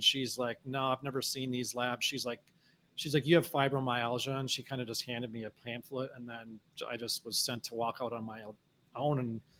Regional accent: Minnesota, United States; I mean, I grew up in Minnesota. So I was, you know, running around the ruins and stuff like that all the time.

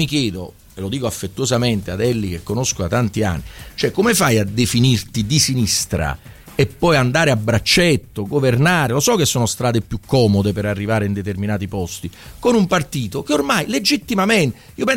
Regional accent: Naples, Campania, Italy; un po' perché sono napoletano e non faccio mai

